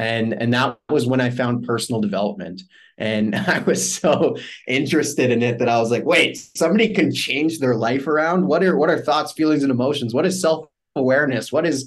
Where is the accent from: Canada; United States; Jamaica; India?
Canada; I'm from Canada here.